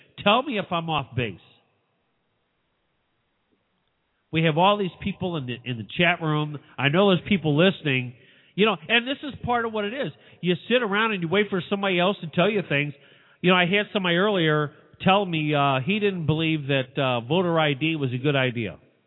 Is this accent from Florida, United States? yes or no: no; St. Louis, Missouri, United States; Hey, look, I came from St. Louis. I guarantee you in St. Louis, there were people up there who were taking big advantage of the fact that they didn't need a voter card.